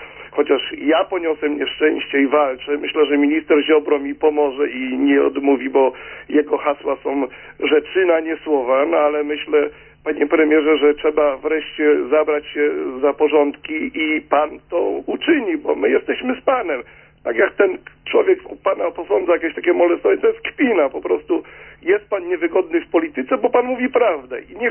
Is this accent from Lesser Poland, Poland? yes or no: no; Wrocław, Lower Silesian Voivodeship, Poland; ja jestem z Wrocławia